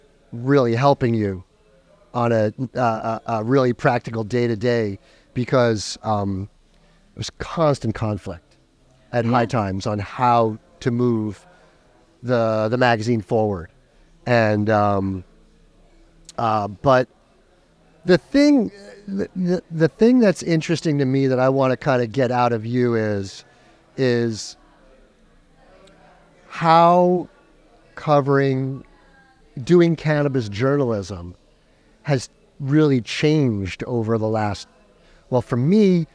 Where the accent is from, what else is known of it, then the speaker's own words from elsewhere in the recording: Long Island, New York, United States; I was raised on Long Island. Not a lot of culture in Long Island.